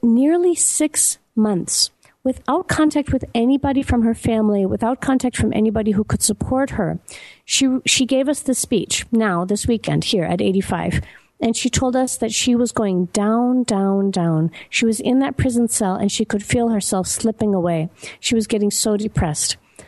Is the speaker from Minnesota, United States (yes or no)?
yes; Minneapolis, Minnesota, United States; accent: American; And she asked me where I was from, because obviously I have an American accent. And I told her I was from Minneapolis.